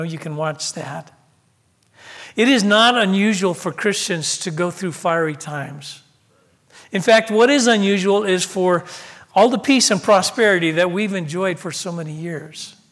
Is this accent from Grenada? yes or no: yes; Grenada; I'm from Grenada.